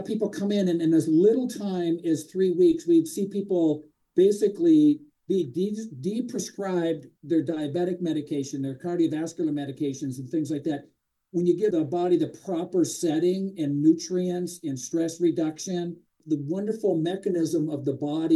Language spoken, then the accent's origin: English; Grand Forks, North Dakota, United States; Forks, North Dakota, right in the middle of the mecca of health.